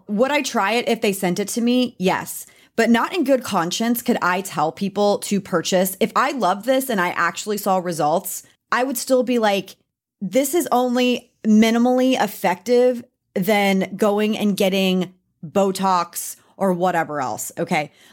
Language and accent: English; Texas, United States; I'm a Texan, so I was like, Le Domain.